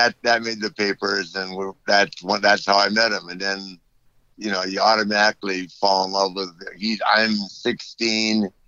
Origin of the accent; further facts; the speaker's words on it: Minneapolis, Minnesota, United States; So I'm a kid growing up in Minneapolis.